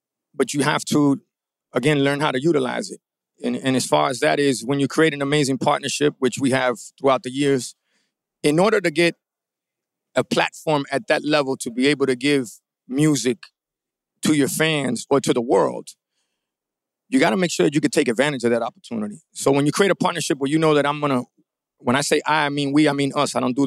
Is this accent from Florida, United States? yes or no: yes; Miami, Florida, United States; I grew up in Little Havana, is one of my old neighborhoods, La Pequeña Havana on 5th and 5th. I grew up all over Miami